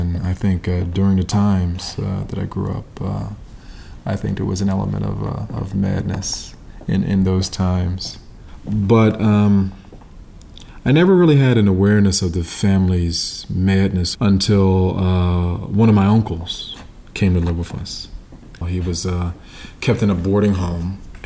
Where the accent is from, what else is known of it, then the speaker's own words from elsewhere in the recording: Philadelphia, Pennsylvania, United States; I'm originally from Southwest Philly. From a working class neighborhood called Pascal, which when I grew up was predominantly an African American community.